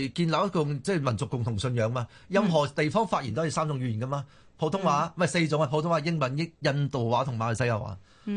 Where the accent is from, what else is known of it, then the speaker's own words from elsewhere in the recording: Singapore; 就要所有人都知道我哋新加坡人